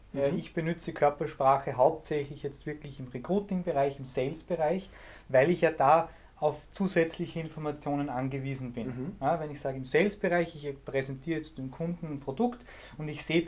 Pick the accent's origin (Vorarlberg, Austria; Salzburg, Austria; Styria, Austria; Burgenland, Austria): Salzburg, Austria; accent: Salzburg dialect; ich komme aus Salzburg, man hört es ein bisschen am Dialekt.